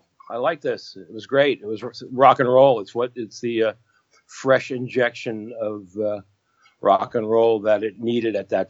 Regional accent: New Jersey, United States; I was from New Jersey.

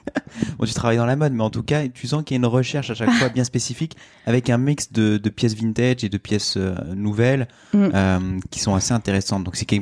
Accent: France; born there; Moi, je suis né en France.

